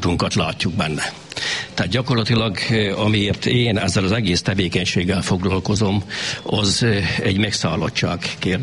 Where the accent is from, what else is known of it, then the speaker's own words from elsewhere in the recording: Keszthely, Zala, Hungary; Ez a gyerekkoromban megtörténik, itt Keszthelyen